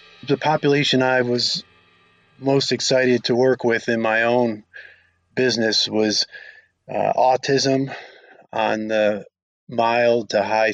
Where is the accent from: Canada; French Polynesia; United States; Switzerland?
United States; New Jersey; You know, my mother's from Italy. I grew up in New Jersey, just outside of Manhattan. Pizza was in my life from the day I was born